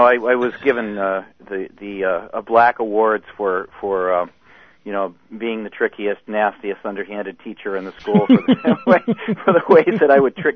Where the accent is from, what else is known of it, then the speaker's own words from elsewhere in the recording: Massachusetts, United States; also born or lived in Tennessee; And, we spent early childhood growing up in Tennessee and then moving north to Massachusetts, my dad's folks down in Tennessee, my mom's folks north.